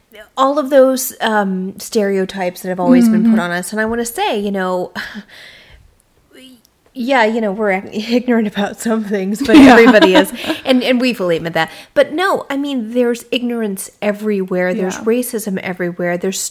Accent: the South, United States; and I can say this as a Southerner, so, you know, y'all know what it is.

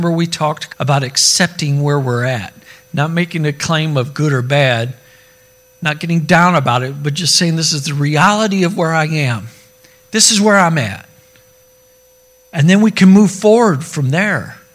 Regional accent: Fenton, Missouri, United States; I know I ain't from the hood. I'm from Fenton. I got enough of the county in me, of Midwest suburbia in me.

